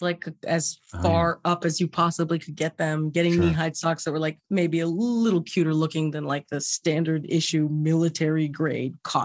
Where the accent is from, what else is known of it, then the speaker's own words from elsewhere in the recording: Los Angeles, California, United States; And I grew up on the West Side. So I've been West LA my whole life.